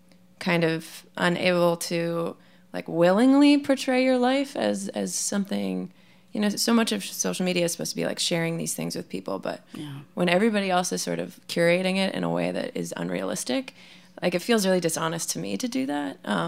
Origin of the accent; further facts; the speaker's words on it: Tacoma, Washington, United States; I was back in my hometown of Tacoma